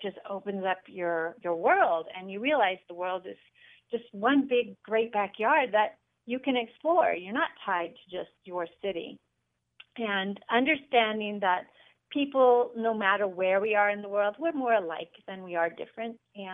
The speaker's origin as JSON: {"language": "English", "region": "Colorado", "country": "United States", "tie": "born or raised there", "said": "And growing up in Colorado, I never thought much about the rest of the world. You know, you live in the middle of a big country, you know, you're often not exposed to that."}